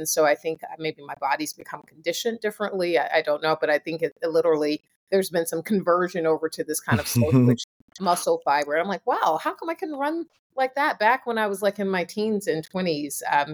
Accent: Atlanta, Georgia, United States; now in Boston, United States; Atlanta, which is my hometown, it's obviously not where I live. I'm in Boston now.

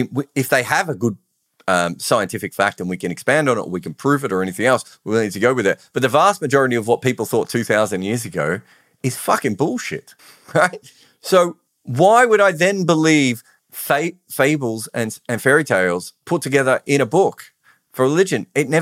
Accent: Melbourne, Victoria, Australia; now in London, United Kingdom; So I'm still really proud of being an Australian, but I'm really proud of being a Victorian. And I'm really proud of coming from Melbourne. And I'm really proud of coming from the northern suburbs of Melbourne. And I'm really proud of being part of the culture in London

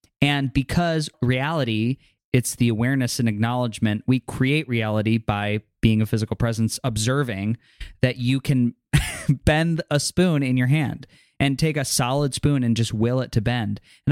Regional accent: New York, United States; growing up in New York or walking around New York City, I remember my experience with like a card reader was walking by like in Hell's Kitchen

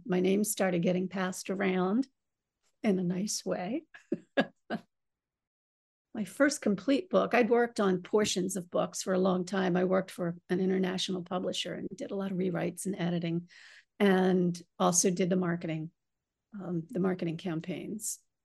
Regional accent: Baltimore, Maryland, United States; Yes, I started traveling at an early age, grew up in Baltimore City, and oh my goodness, it stays with you forever, doesn't it?

